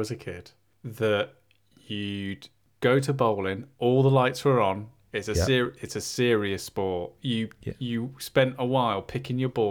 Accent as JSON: {"language": "English", "country": "United Kingdom", "said": "this is probably because we're British and it doesn't matter in other countries, but because we're British, we respect the sanctity of the line."}